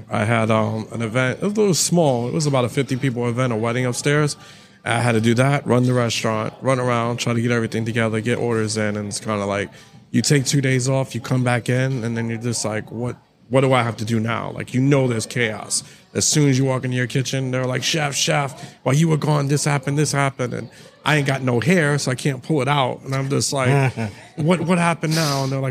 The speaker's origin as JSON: {"language": "English", "town": "New York City", "region": "New York", "country": "United States", "tie": "born or raised there", "said": "I grew up in the Bronx in New York."}